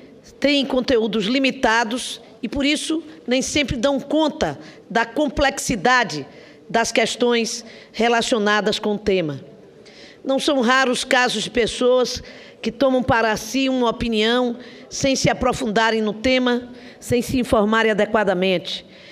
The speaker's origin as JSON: {"language": "Portuguese", "town": "Salvador", "region": "Bahia", "country": "Brazil", "tie": "born or raised there", "said": "da minha terra, da Bahia, de Salvador"}